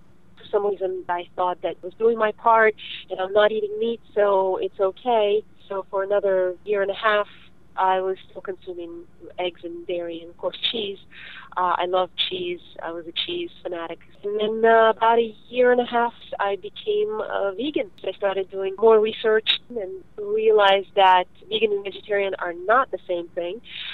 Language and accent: English; Odesa, Odesa Oblast, Ukraine; now in United States; I am from Ukraine. I was born in Odessa, a beautiful city on the Black Sea in the Ukraine. And my grandparents and my parents were both old generations Ukrainian-Russian Jews, and we decided to come to the United States in 1993